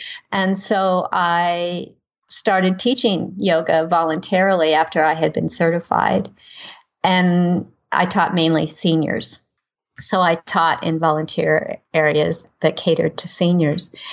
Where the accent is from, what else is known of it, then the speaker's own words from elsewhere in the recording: United States; now in Newcastle, Australia; Probably from you can tell from my accent that I'm actually from the United States, but I've lived in Australia for 17 years and I'm now down in Newcastle on the coast.